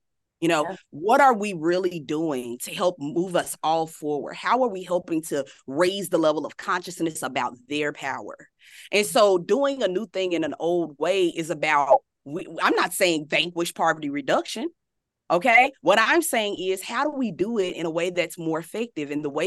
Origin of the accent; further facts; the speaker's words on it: the South, United States; You know, I'm a country girl. Okay. I'm a Southerner. Every bit of me is Southern.